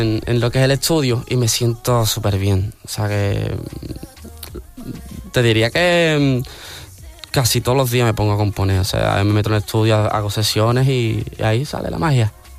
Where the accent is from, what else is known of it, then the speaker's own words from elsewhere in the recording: Cádiz, Andalusia, Spain; Yo empecé cantando en los carnavales de mi tierra, de Cádiz.